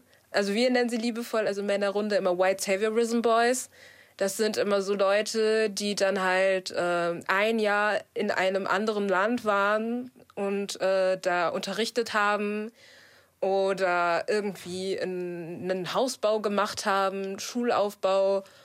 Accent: North Rhine-Westphalia, Germany; Und dann sagt man, ich komme aus dem Ruhrgebiet.

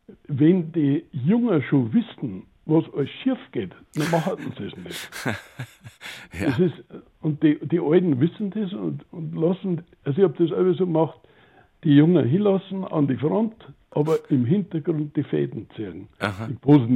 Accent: Passau, Bavaria, Germany; Ist auch eine gebürtige Passauerin, ja. Insofern sind die Wurzeln sehr nahe beieinander, klar.

